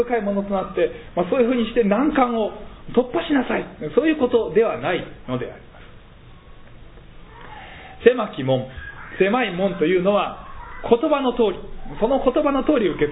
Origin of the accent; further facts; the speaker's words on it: Sendai, Miyagi, Japan; 私はまあ仙台で育っておりまして、その仙台の、まあ、で成長したその家もですね、まさにそのような家だったのであります。兄弟が6人おりまして、まあ、8人家族でもう男ばっかりの